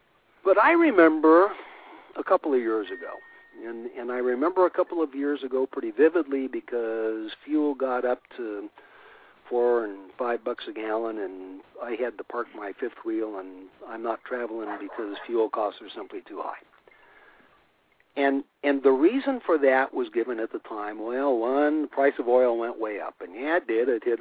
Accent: Hayfork, California, United States; Right here in my hometown of Hay Fork, California, it's $3.99 a gallon for diesel

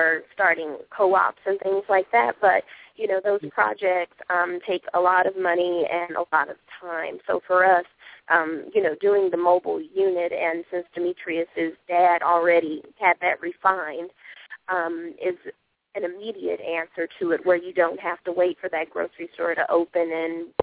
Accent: Oakland, California, United States; Yeah, so for me, I'm from Oakland, California

